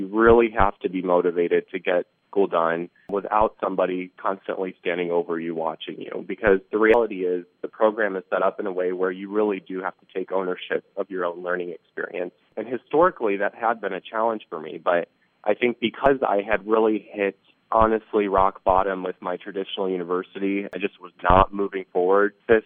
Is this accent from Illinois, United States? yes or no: yes; Chicago, Illinois, United States; also born or lived in Iowa City, United States; So I was born in Iowa City, Iowa. My mother and I lived there for about a year. And then we actually ended up going to Chicago because she wanted to go to school to become a doctor. So I actually grew up in downtown Chicago for about 14 years.